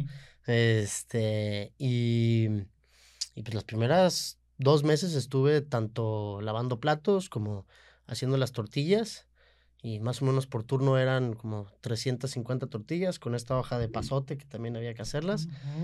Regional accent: Monterrey, Nuevo León, Mexico; also born or lived in Mexico City; Yo soy de aquí, yo. Uh-huh. Y a los 21 más o menos me fui a la Ciudad de México, estuve como 8 años.

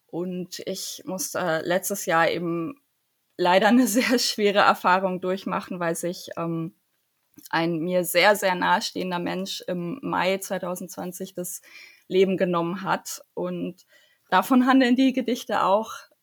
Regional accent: Germany; born there; first language German; Und ich bin ja nun mal auch gebürtige Deutsche und Deutsch ist meine Muttersprache

